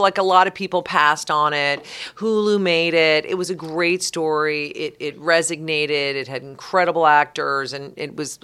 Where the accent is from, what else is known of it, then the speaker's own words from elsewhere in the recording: Colorado, United States; I am from Colorado, so maybe that's kind of fitting.